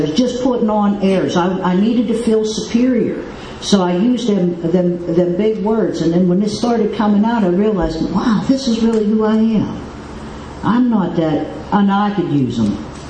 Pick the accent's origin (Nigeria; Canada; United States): United States; Pennsylvania; And so I was adopted off the reservation. I was raised by a white family 25 miles southeast of Pittsburgh, Pennsylvania.